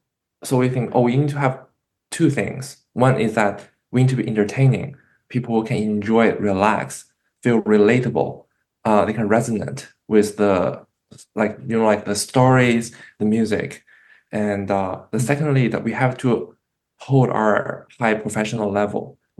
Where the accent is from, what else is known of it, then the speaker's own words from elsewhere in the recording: Beijing, China; born there; English is a second language; Okay, I was born in China near Beijing, the capital of the city, not the city, the country